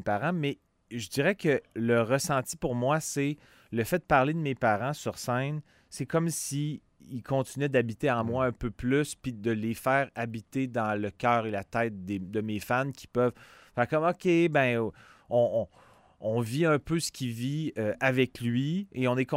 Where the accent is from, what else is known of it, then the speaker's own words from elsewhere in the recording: Quebec City, Quebec, Canada; moi, je viens de Québec, donc c'est toujours un plaisir de, ouais. de jouer. Dans mon patelin